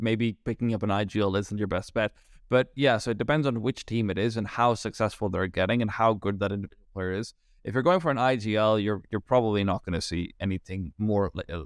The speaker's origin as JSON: {"language": "English", "country": "Pakistan", "said": "Hey, I'm from Pakistan. You're preaching to the choir."}